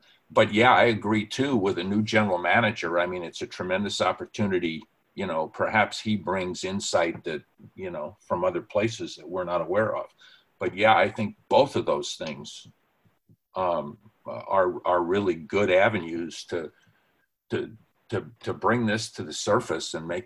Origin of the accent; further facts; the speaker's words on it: New York, United States; I come from New York.